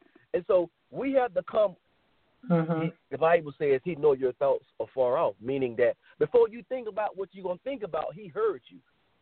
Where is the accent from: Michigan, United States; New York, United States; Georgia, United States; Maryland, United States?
Georgia, United States; Macon; You know, I was from Macon, you know, right, and traveled a lot to Atlanta over that way.